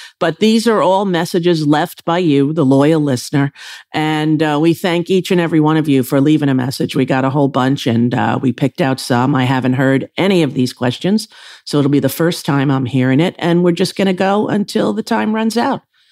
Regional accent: New York City, New York, United States; But I'm a little biased being a New Yorker and all that.

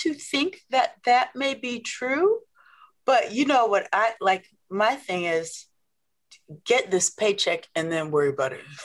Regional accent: Omaha, Nebraska, United States; But also I'm from Omaha, Nebraska.

